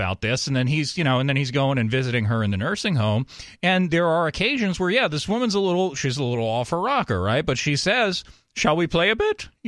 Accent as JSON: {"language": "English", "region": "New York", "country": "United States", "said": "I mean, like, I'm from New York, and New York – is the state of New York, I mean, the city of New York is a really, it's a tiny little dot on the map of New York State."}